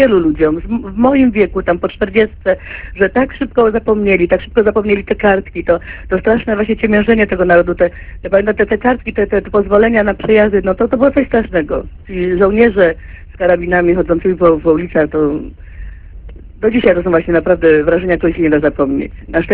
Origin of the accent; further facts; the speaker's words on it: Silesian Voivodeship, Poland; now in Paris, France; pochodzę ze Śląska, mieszkam obecnie we Francji